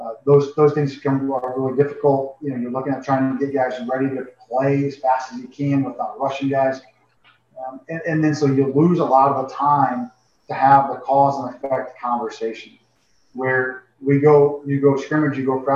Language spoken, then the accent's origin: English; United States; but also was offered SEC coaching jobs when I was growing up in the States because my brothers and I had to take him.